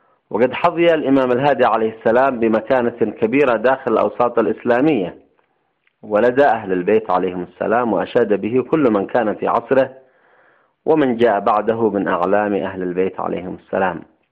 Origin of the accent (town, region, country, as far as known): Yemen